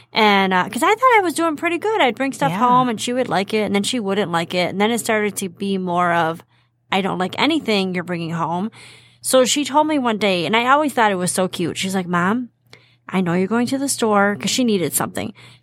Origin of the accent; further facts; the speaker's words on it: Dearborn, Michigan, United States; I literally took the bus twice my entire life to Fairlane Mall. Okay, I grew up in Dearborn.